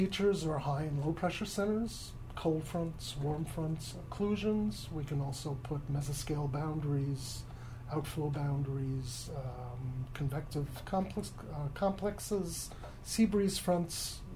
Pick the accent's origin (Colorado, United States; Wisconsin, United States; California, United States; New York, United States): New York, United States; Syosset; My hometown is Syosset, New York, and my birthday, May 6th, 1955.